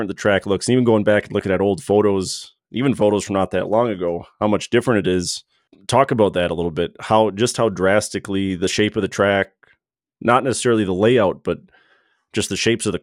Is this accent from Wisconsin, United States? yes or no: yes; Crandon, Wisconsin, United States; I'm excited to get back to Crandon. I'm excited to get to my hometown.